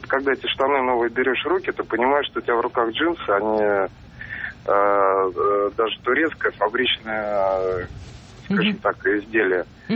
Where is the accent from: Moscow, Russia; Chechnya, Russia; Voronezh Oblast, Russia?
Moscow, Russia; я из Москвы.